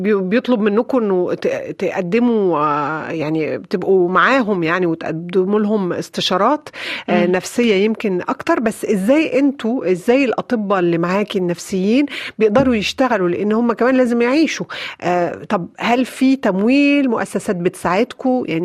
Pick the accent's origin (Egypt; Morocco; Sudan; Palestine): Sudan; يعني احنا شعب السودان مهم بالنسبة لنا